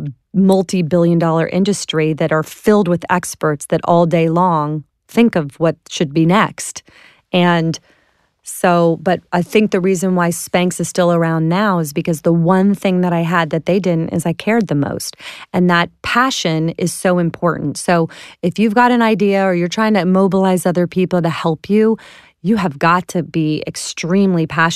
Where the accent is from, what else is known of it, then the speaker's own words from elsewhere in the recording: Clearwater, Florida, United States; I sell fax machines. I'm from Clearwater, Florida.